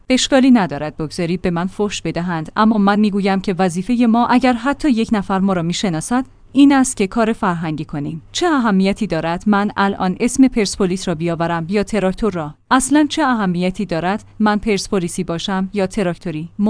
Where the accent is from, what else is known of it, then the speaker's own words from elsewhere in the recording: Iran; مهم این است که همه ما ایرانی هستیم و بایکو دیگر هم سرنوشتیم